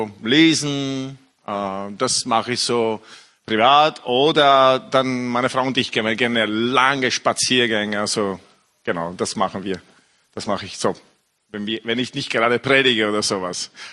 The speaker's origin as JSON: {"language": "German", "country": "Italy", "tie": "born or raised there", "second_language": "German", "moved": "yes", "said": "ich bin in Italien aufgewachsen mit einer französischen Mutter, da habe ich Französisch so gesprochen mit meiner Mom und manche Freunde in Frankreich. Und dann habe ich in England Theologie studiert und dort habe ich Englisch gelernt."}